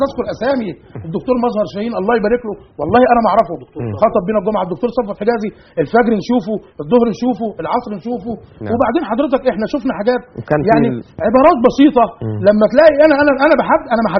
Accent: Egypt; احنا ناس مصريين وبنحب هذا البلد والحمد لله ان احنا مصريين الحمد لله ان احنا مسلمين

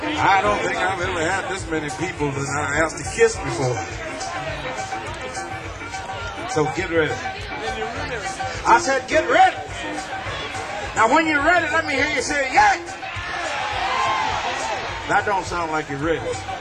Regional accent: Mississippi, United States; I'm from Mississippi. I ain't got nothing to do with it.

